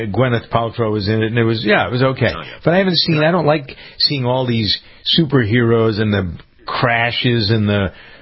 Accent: Boston, Massachusetts, United States; people find out I'm from Boston

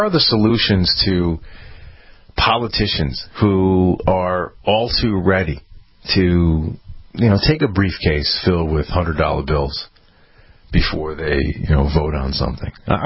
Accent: United States; I have to just announce to the world, you know, I'm an American. I'm a lover of liberty.

